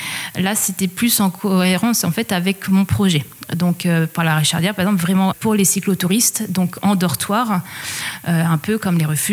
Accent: Mayenne, Pays de la Loire, France; Donc, je suis née à Mayenne. J'ai grandi dans le nord Mayenne.

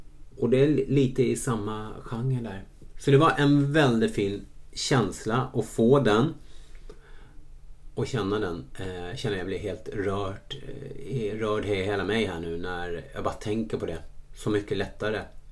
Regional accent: Stockholm, Stockholm County, Sweden; Var hemma i Stockholm och firade och det var helt fantastiskt. Det är alltid fint att komma hem och umgås med barndomsvänner

